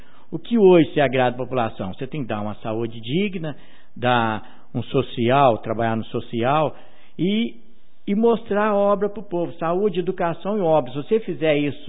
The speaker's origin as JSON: {"language": "Portuguese", "town": "Guaxupé", "region": "Minas Gerais", "country": "Brazil", "tie": "born there", "said": "eu que nasci em Guaxupé, estou há 58 anos, fazer 59 anos, estou aqui no município"}